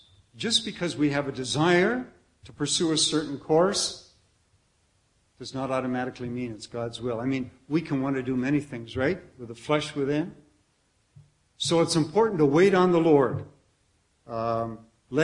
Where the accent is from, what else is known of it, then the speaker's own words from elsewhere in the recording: Canada; born there; I'm Canadian by birth, I tried to apply for a visa, I couldn't get one.